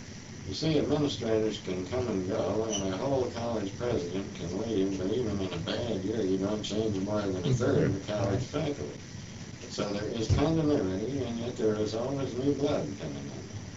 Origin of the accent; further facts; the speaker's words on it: Ohio, United States; I grew up on the Ohio Wesleyan campus. My father was pretty well along in years when I became aware of the campus.